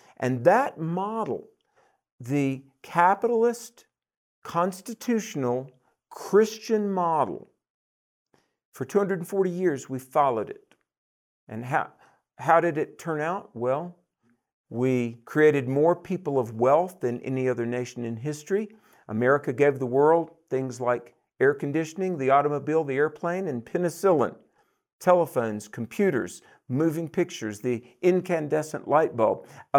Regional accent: North Carolina, United States; even in my home state of North Carolina, down in a place called Cumberland County

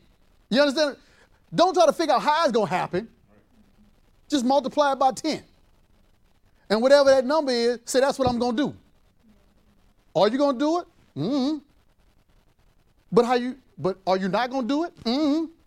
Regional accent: Louisiana, United States; We're from Louisiana. Man, we ain't never saw no stuff like that.

